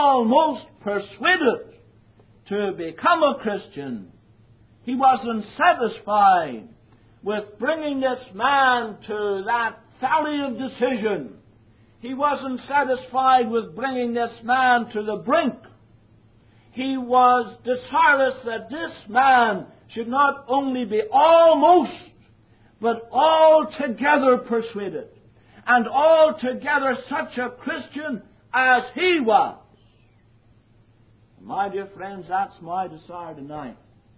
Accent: Northern Ireland, United Kingdom; There are thousands in North Ireland, my home country, doing that.

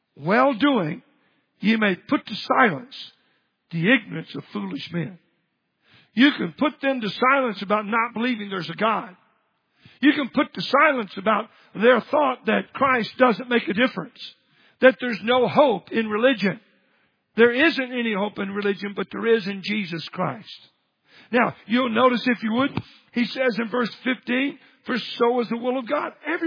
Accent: Dallas, Texas, United States; now in Washington, United States; Well, and many times when I grew up in Dallas, you know, you put your blinker on, people slow down and let you in.

